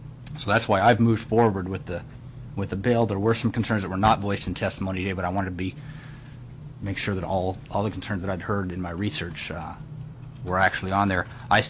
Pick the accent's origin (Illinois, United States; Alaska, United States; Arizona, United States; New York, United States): Alaska, United States; Naknek; I grew up in Naknek